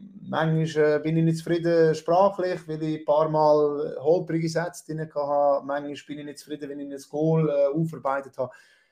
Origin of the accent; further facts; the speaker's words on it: Switzerland; Aber als Schweizer auf Hochdeutsch zu kommentieren, ist halt schwieriger, oder?